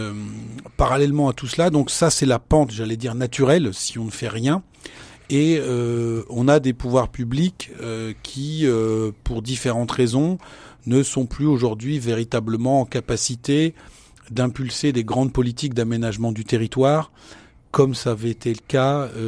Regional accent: France; qu'on constate chez nous en France

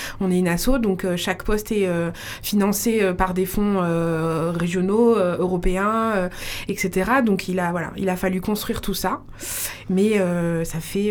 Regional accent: Grand Est, France; Moi, je viens d'Alsace.

